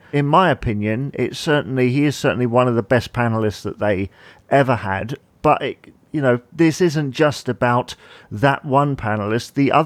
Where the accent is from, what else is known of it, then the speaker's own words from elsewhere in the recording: United Kingdom; as a British viewer, I have no idea why it's never been shown in this country